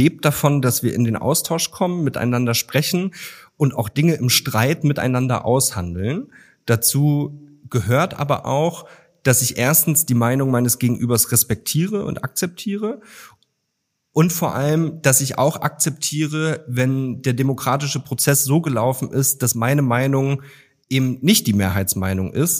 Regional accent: Mecklenburg-Vorpommern, Germany; Ich bin in Mecklenburg-Vorpommern geboren und aufgewachsen.

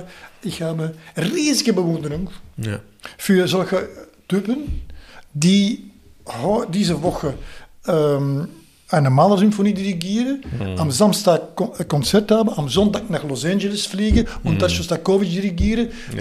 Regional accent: Belgium; German is a second language; Also zuerst muss ich sagen, also ich komme aus Belgien

